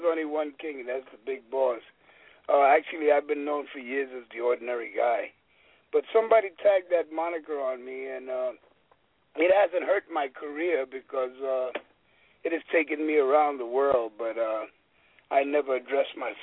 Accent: East Harlem, New York, United States; it's a combination of all those 40 years growing up in East Harlem and my influences

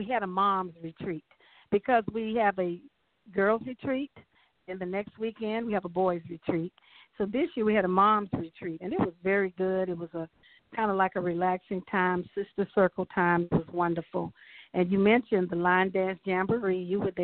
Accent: Baton Rouge, Louisiana, United States; we most recently started another location in my hometown of Baton Rouge, Louisiana.

